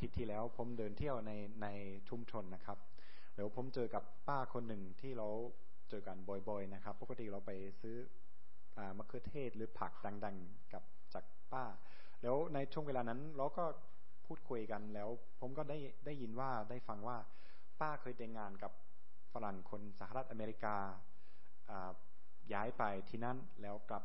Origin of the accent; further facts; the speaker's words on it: Germany; Thai is a second language; วันนี้ผมมาเทศนาเป็นคนเยอรมันเป็นชาวเยอรมันมาในคริสตจักรในประเทศไทย